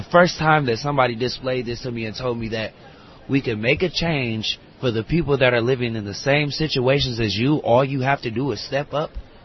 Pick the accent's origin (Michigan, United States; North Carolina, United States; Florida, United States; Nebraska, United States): Michigan, United States; Detroit; now in California, United States; I'm from Detroit. I'm in California.